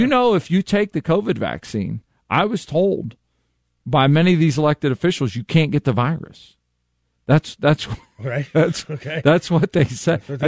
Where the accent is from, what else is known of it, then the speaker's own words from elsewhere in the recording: Ohio, United States; Listen, we're from Northeast Ohio.